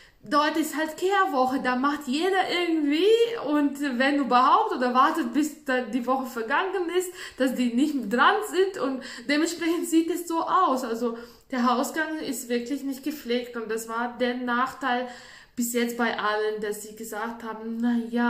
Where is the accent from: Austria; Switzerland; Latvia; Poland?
Latvia; Bei uns in Lettland, ich komme ja aus Lettland